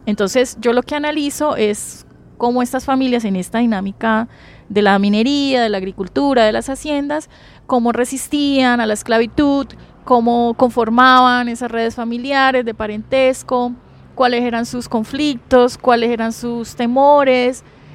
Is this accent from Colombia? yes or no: yes; Colombia; Eso es una historia que nos pesa como sociedad colombiana